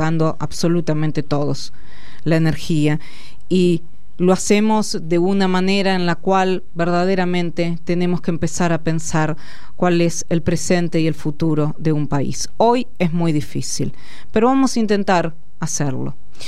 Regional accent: Argentina; porque la energía nos interpela como argentinos y argentinas.

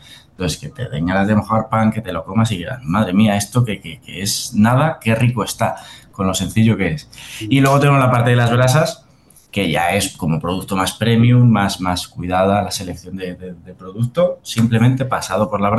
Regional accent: Salamanca, Castile and León, Spain; Yo soy de Salamanca y mi abuela era de un pueblo, de la Ribera, de un pueblo que está a 100 kilómetros de Salamanca, que está un poco apartado, es Castilla Profunda.

